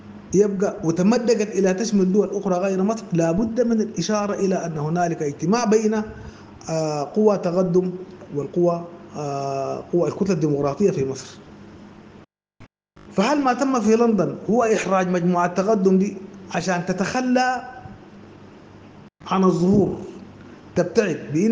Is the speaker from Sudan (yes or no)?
yes; Sudan; احنا كشعب سوداني